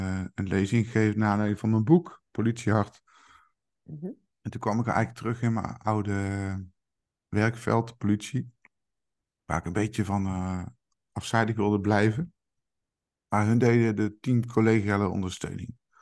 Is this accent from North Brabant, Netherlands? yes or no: yes; Tilburg, North Brabant, Netherlands; Ik kom uit Tilburg